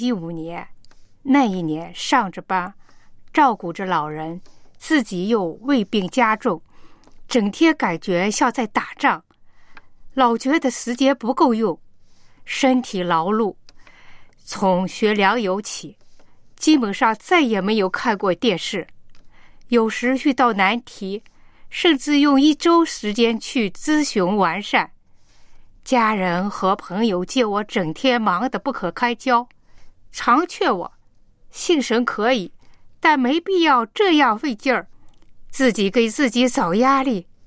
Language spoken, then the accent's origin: Chinese; Shaanxi, China; 我是陕西的